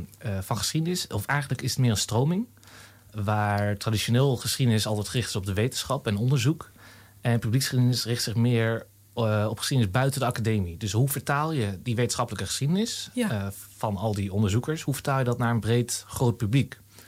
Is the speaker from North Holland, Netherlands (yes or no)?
yes; Amsterdam, North Holland, Netherlands; Ik kom ook uit Amsterdam, dus dat is gewoon op de fiets.